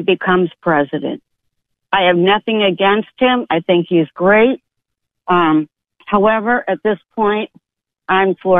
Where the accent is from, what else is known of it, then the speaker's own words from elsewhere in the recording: Florida, United States; Good afternoon. I grew up in Florida. I lived there for 30 years. Ron DeSantis was our governor.